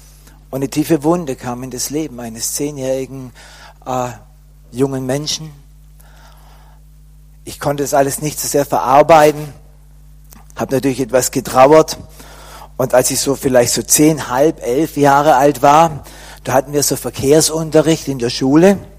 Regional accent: Crailsheim, Baden-Württemberg, Germany; now in Lüdenscheid, Germany; ich wohne jetzt im Lüdenscheid, aber ursprünglich komme ich eigentlich ganz hier aus der Nähe von Crailsheim. Ich kann jetzt auch sagen, grüß Gott. Und meine Wurzeln liegen hier auch in dem Schwabenland und im Hohenloher Land.

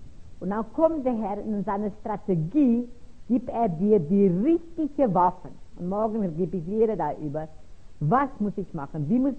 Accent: Pretoria, Gauteng, South Africa; German is a second language; ich komme aus der Stadt Pretoria in Südafrika. Und das war immer bekannt als die Apartheid-Stadt.

